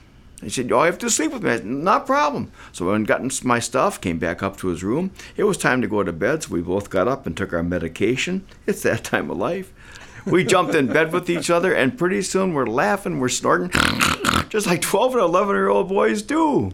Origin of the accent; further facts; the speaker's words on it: Milwaukee, Wisconsin, United States; We talked about our uncles and our aunts and our cousins growing up in Milwaukee.